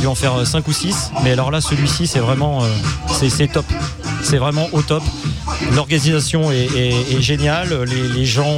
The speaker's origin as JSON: {"language": "French", "town": "Châteauroux", "region": "Centre-Val de Loire", "country": "France", "lives_now": "Grenoble, France", "said": "je suis venu sur Grenoble parce que je suis originaire de Châteauroux dans le centre de la France, entre Bourges, Orléans et Tours."}